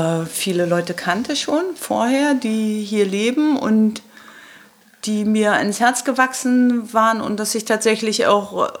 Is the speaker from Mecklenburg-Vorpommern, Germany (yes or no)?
yes; Schwerin, Mecklenburg-Vorpommern, Germany; meine Eltern wohnen in Schwerin und ich bin in Schwerin aufgewachsen.